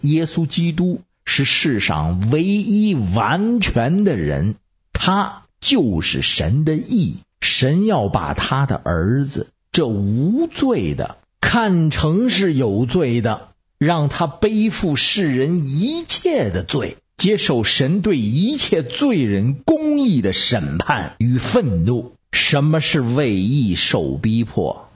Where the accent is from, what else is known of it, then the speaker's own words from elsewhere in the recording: Beijing, China; 我是北京的…